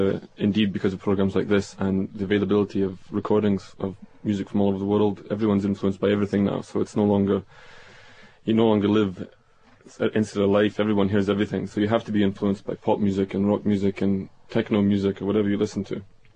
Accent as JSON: {"language": "English", "town": "Los Angeles", "region": "California", "country": "United States", "lives_now": "United Kingdom", "said": "I'm actually from Los Angeles."}